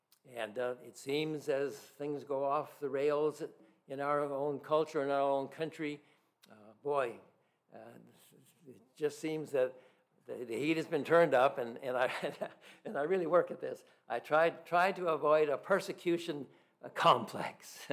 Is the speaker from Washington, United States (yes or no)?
yes; Seattle, Washington, United States; I came as a pagan from Seattle and finished college up there in the fall of 69.